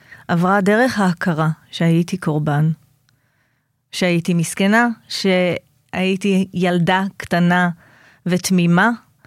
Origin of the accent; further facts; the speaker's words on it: Savyon, Central District, Israel; גדלתי בסביון של פעם, לא היינו משפחה עשירה, מעשירי סביון.